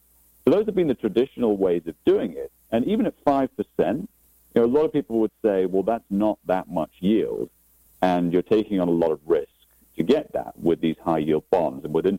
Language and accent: English; Aberdeen, Scotland, United Kingdom; Well, as you rightly said, I'm actually from Scotland, so a town called Aberdeen on the northeast coast of Scotland. So it's about 40 miles north of St. Andrews, for those of you that are golf fans.